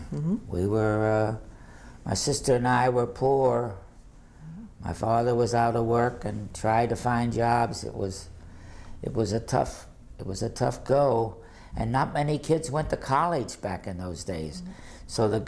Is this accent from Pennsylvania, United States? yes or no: no; Cincinnati, Ohio, United States; I was raised in Cincinnati.